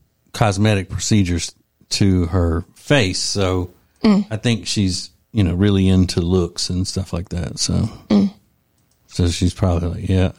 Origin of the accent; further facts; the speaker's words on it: Winfield, Louisiana, United States; there was this old man in my hometown of Winfield, Louisiana.